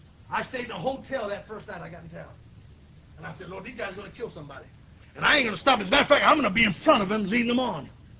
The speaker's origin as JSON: {"language": "English", "town": "Riverside", "region": "California", "country": "United States"}